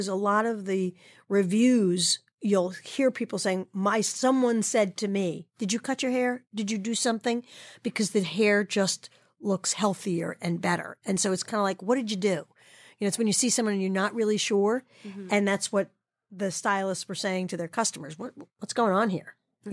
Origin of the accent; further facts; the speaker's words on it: New York, United States; I'm a New Yorker by trade and training. And I'm living in the South